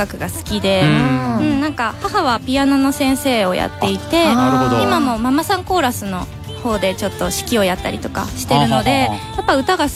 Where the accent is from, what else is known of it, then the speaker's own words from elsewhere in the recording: Fukuoka, Japan; そうなんです、福岡育ちなんですけれども、もう本当青春は全て福岡で過ごしたので大好きです、福岡